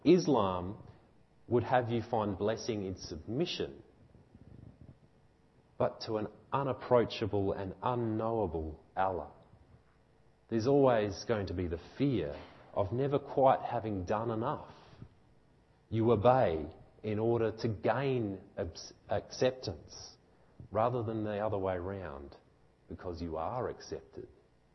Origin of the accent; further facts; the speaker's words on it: Australia; I think generally, as an Australian, you have to do something to win that privilege.